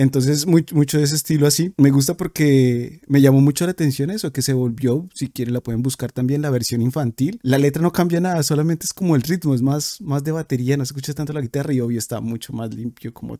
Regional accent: Bogotá, Colombia; No tienen como eso como nosotros, que yo soy bogotano, yo soy paisa, ¿no?

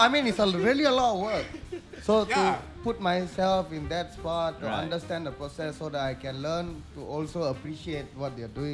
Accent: Singapore; I'm a fan of myself being a Singaporean. I love being a Singaporean.

